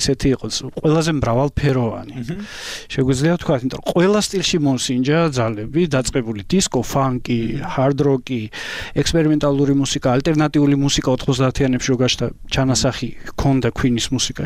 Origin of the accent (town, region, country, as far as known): Kutaisi, Imereti, Georgia; born or raised there